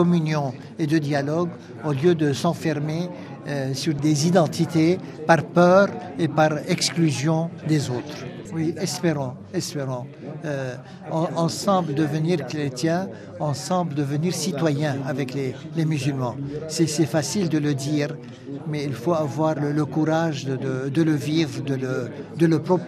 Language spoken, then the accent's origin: French; Syria; chez nous, en Syrie, il y a l'appartenance confessionnelle. Je suis l'évêque des Chaldéens.